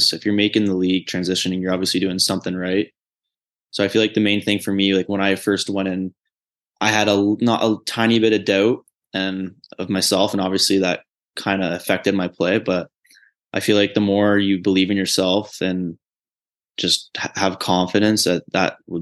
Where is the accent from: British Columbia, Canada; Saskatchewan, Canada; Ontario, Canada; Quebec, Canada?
Ontario, Canada; Oshawa; I got picked up by Oshawa, my hometown team, in the first round.